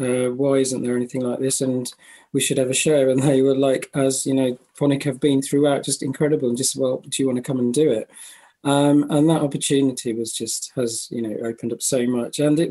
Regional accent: Midlands, United Kingdom; also born or lived in London; I was brought up in the Midlands and lived in London pretty much all my life

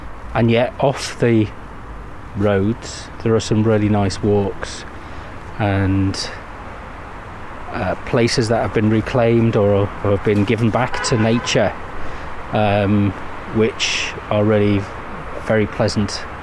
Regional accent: Liverpool, North West England, United Kingdom; now in Leicester, United Kingdom; as I'm originally from Liverpool

